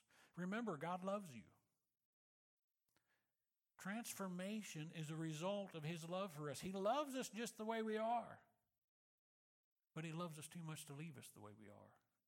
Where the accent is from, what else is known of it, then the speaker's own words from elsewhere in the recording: Missouri, United States; This is like, now I grew up in Missouri.